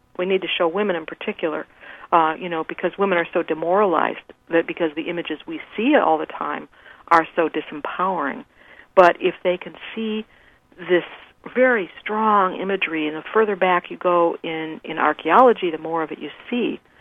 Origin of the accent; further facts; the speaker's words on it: Midwest, United States; I grew up in the Midwest.